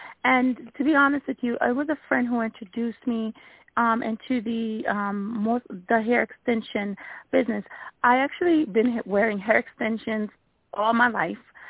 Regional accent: East Orange, New Jersey, United States; East Orange, New Jersey, yes, right by Brick Church.

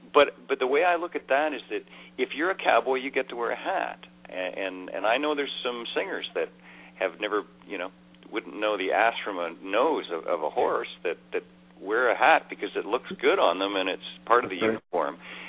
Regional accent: Canada; small town. I can ride a horse, believe it or not. I wanted to be an NHL hockey player. I'm about as Canadian as they come

